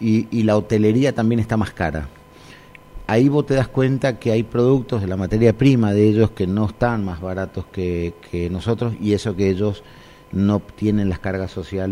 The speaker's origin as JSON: {"language": "Spanish", "region": "Misiones", "country": "Argentina", "said": "nosotros, viste, tenemos el portuñol y tenemos, viste, la chipa y tenemos, uh-huh, el otro. Nosotros somos dentro de la Argentina, culturalmente estamos abrazados a Brasil y a Paraguay"}